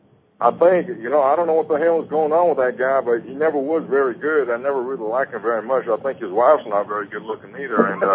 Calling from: San Jose, California, United States; I'm calling from San Jose, California.

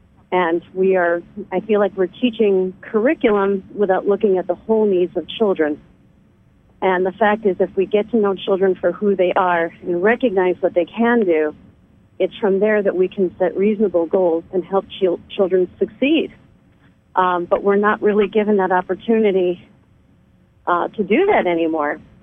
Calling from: Rhode Island, United States; I am calling from Rhode Island.

